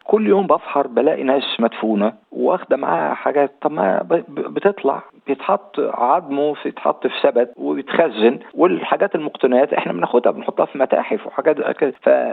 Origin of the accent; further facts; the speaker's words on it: Egypt; now in Australia; أنا مصري 100%، أنا مصري وأسترالي 100% كمان.